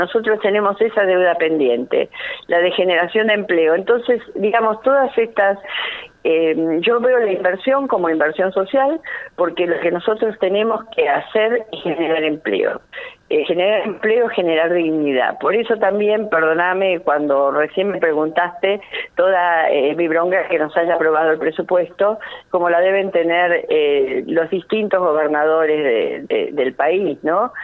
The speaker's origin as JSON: {"language": "Spanish", "region": "Santa Cruz", "country": "Argentina", "said": "que es lo que realmente nos merecemos como santacruceños, como patagónicos y como argentinos"}